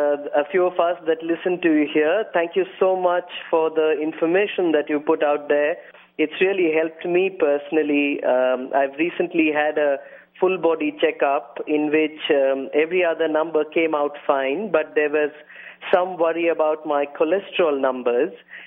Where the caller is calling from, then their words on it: New Delhi, Delhi, India; I'm calling in from New Delhi, India.